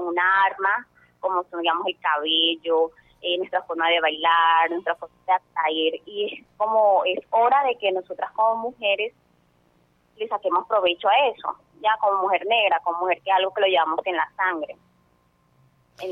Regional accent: Guacoche, Cesar, Colombia; soy de Huacoche Cesar y soy una de las líderes comunitarias.

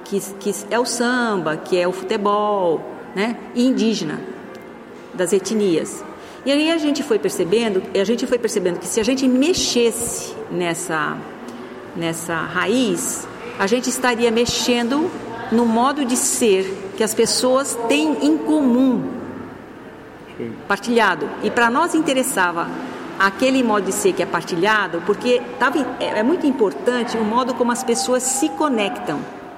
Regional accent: Brazil; E tudo isso é ser, é como a gente é brasileiro.

